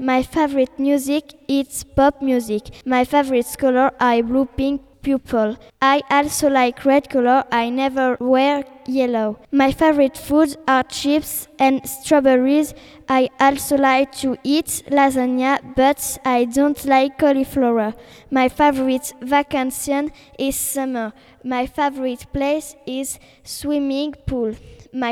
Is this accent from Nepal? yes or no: no; Toulouse, Occitania, France; born there; English is a second language; also born or lived in Rodez, France / Brittany, France; My birthday is on 4 July. I am 12 years old. I was born in Toulouse and I live in Brittany, Hougan for 5 years before I lived in Aveyron, in the city of Rodez. My nationality is French.